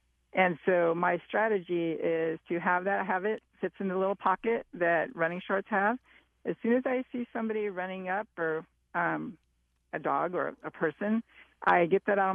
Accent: California, United States; And I realized I'm from Southern California. I've not seen cornfields before

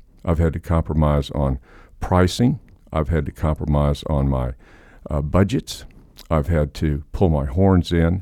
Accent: Tulsa, Oklahoma, United States; I went from the Department of Justice to my hometown, Tulsa, Oklahoma, and it was a typical life.

